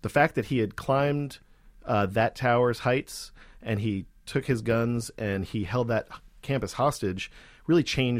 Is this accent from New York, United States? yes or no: no; Texas, United States; growing up in Texas, I've heard a million times the stories of the Alamo and the stories of cowboys and Texas Rangers